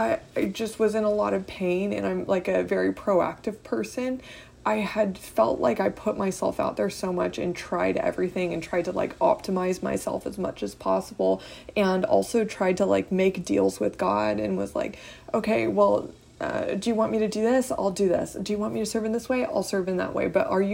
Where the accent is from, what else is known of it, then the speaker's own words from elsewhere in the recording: Texas, United States; Y'all, I'm from South Texas.